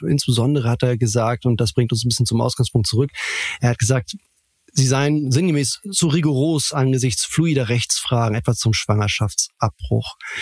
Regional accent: Schleswig-Holstein, Germany; In meiner Heimat Schleswig-Holstein

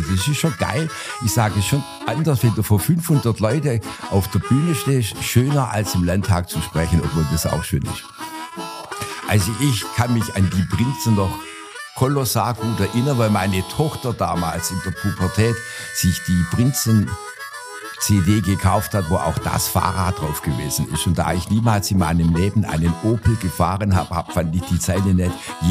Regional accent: Kirchheim unter Teck, Baden-Württemberg, Germany; Und in Kirchheim, wo ich herkomme, gibt es ja den Club Bastion seit 1968.

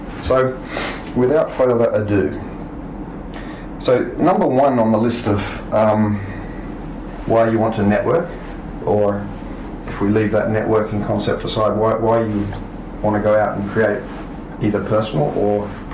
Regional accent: Australia; moved away as an adult; now in Japan; I am Australian, as you said, and I came here Golden Week 2003.

